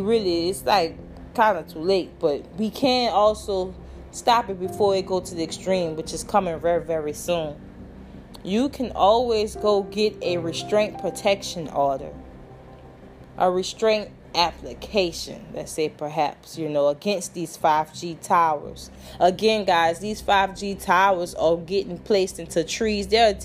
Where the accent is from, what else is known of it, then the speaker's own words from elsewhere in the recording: New Orleans, Louisiana, United States; now in Houston, United States; I'm from New Orleans, but I'm in Houston. Excuse me. I'm in Houston.